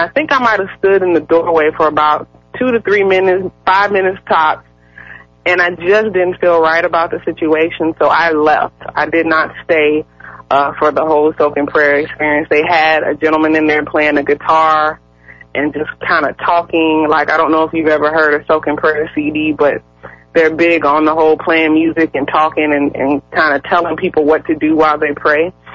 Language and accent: English; Norfolk, Virginia, United States; I'm from Norfolk, Virginia.